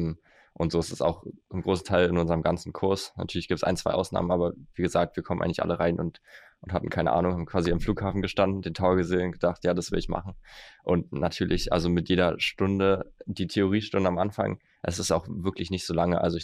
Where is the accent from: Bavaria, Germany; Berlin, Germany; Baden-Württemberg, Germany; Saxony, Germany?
Berlin, Germany; Ich bin aus Berlin, habe auch von Langen vorher noch nie gehört.